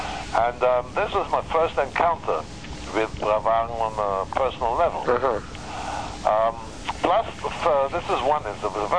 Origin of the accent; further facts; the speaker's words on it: England, United Kingdom; now in United States; Now, I came to America from England.